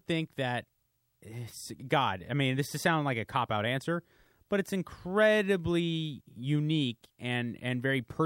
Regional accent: San Marino, California, United States; Well, I'm from San Marino, which is even more

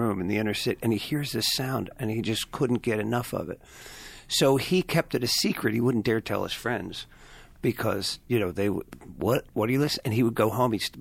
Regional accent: Pennsylvania, United States; I grew up outside of Philadelphia.

